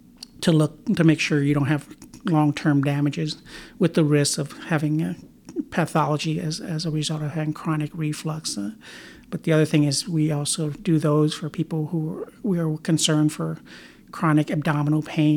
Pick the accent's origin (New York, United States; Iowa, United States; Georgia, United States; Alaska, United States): Iowa, United States; Des Moines; also born or lived in Carlisle; I grew up in the Des Moines area, originally in a small town called Carlisle, Iowa, just a little bit south of Des Moines. But then we moved to Des Moines, where I went to junior high and high school